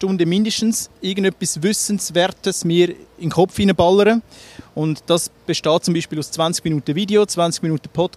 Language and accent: German; Zurich, Switzerland; also born or lived in Rümlang, Switzerland; Also ich bin im Zürich Oberland aufgewachsen, ich bin kein Stadtzürcher. Ich hoffe, das hört man nicht zu stark, aber ich habe lange in Zürich gearbeitet, meine Jugend natürlich im Zürich Oberland verbracht, Hinwil, Wetzikon, dann aber auch im Unterland, Rümlang, Fellande etc.